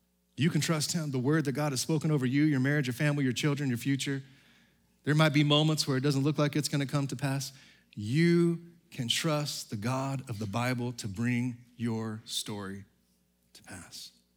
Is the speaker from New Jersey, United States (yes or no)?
no; Amarillo, Texas, United States; from Amarillo, my hometown, down to Brownsville, Texas, in the Rio Grande Valley